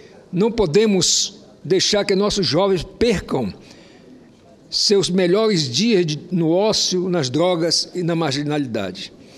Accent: Boa Vista, Roraima, Brazil; as escolas Oswaldo Cruz e Euclides da Cunha, lá na minha cidade de Boa Vista, Roraima.

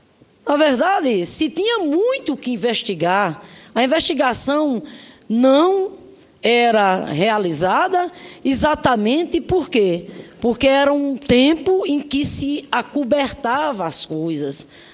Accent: Paraíba, Brazil; Eu sou paraibana de origem. Não nasci na casa grande, não. Nasci lá na senzala, assim como ele.

